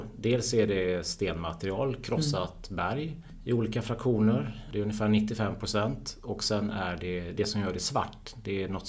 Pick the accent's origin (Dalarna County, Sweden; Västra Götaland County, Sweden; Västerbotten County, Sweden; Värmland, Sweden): Västra Götaland County, Sweden; Gothenburg; now in Stockholm, Sweden; jag är göteborgare i alla fall. Jag har bott i Stockholm sedan 2006, i Väsby till och med.